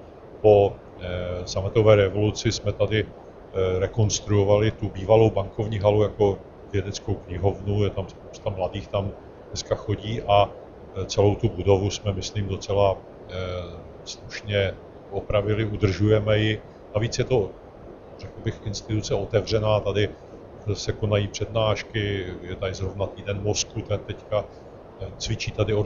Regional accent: Jablunkov, Moravian-Silesian Region, Czechia; maminka se mnou hned připutovala do města, kde jsme bydleli, a to je Jablunkov. A já jsem 18 let svého života prožil v Jablunkově, čili jsem rodák z Jablunkova.

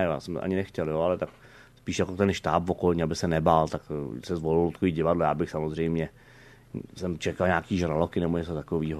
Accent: Humpolec, Vysočina Region, Czechia; born there; now in Prague, Czech Republic; No tak já jsem se narodil v Humpolci

